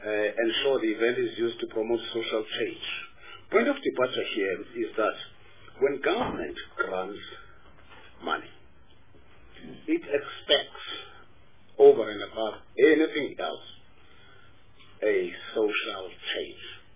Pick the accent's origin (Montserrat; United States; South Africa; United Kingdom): South Africa; Eastern Cape; I'm saying this being jealous of the fact that I come from the Eastern King.